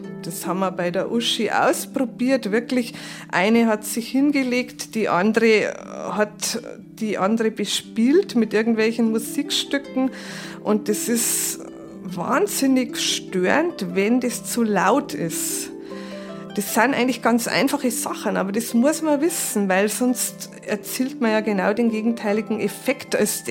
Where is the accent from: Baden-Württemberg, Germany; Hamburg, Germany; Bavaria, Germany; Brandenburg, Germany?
Bavaria, Germany; Traunstein; ich komme aus Traunstein